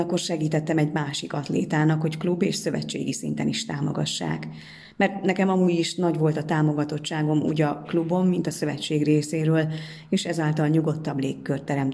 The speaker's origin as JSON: {"language": "Hungarian", "town": "Bistrița", "region": "Bistrița-Năsăud", "country": "Romania", "tie": "born or raised there", "said": "Az, hogy egy ilyen kisvárosból származom, egy álom, hisz azt is mutatja, hogy a besztercei testnevelés tanárok jól végezték a munkájukat"}